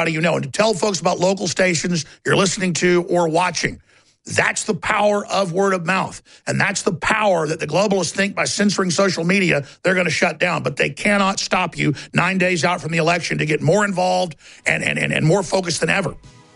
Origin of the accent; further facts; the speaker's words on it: Austin, Texas, United States; from Austin, Texas.